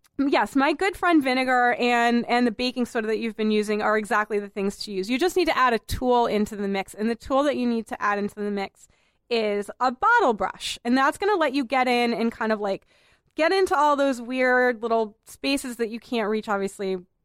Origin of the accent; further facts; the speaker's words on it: Boston, Massachusetts, United States; I'm not from Newton. I'm not a native of Newton. I'm a native of Boston proper. I grew up in Boston proper